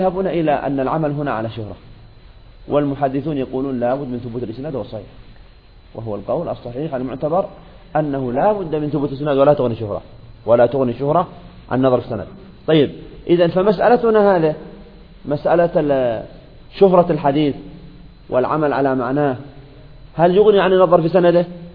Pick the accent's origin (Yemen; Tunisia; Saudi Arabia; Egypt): Yemen; لكن المشكلة عندنا في اليمن وما أدري في بلدان أخرى